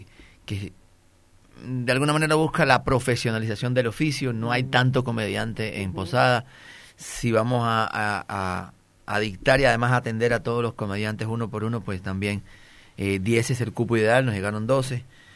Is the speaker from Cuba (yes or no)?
yes; Cuba; now in Colombia; yo soy cubano y que vivo en Colombia